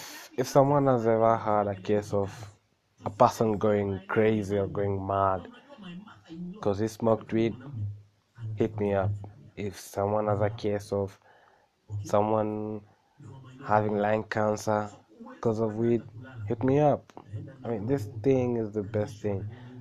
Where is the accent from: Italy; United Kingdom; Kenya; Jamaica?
Kenya; And as for me, I'm from Kenya. It's in Africa, East Africa in particular. And where I'm from, marijuana is illegal.